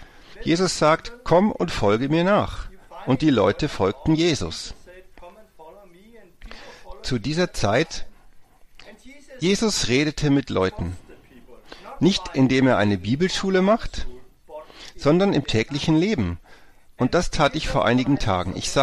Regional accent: Denmark; und ich bin aus Dänemark

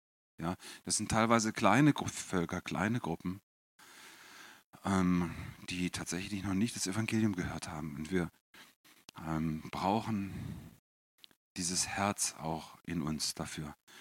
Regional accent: Northern Germany, Germany; man kann selbst im Schwabenland überleben, als Norddeutscher, ja?

